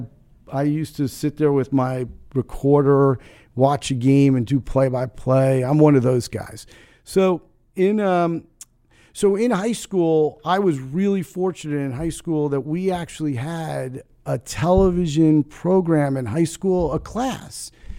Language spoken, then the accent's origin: English; Union, New Jersey, United States; I grew up in Union, New Jersey, and we had a big high school.